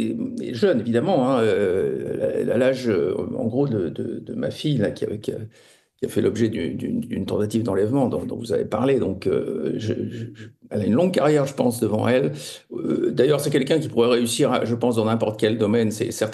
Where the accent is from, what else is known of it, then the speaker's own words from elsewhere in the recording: Paris, Île-de-France, France; born there; Je suis parisien de naissance, donc j'ai pris les transports en commun de nombreuses fois